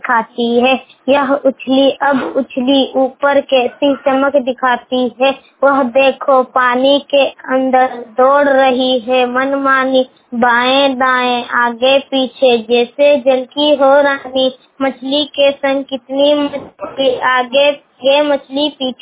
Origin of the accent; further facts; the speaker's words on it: Gomoh, Jharkhand, India; मैं गोमो से हूँ।